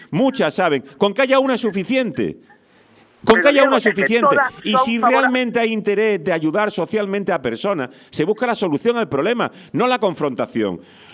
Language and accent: Spanish; Spain; lo que tenemos que apuntar los puntazos somos los españoles